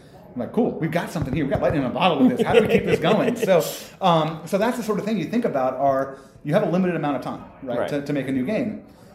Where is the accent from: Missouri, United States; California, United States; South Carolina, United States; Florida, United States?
Florida, United States; Orlando; But I grew up here in Orlando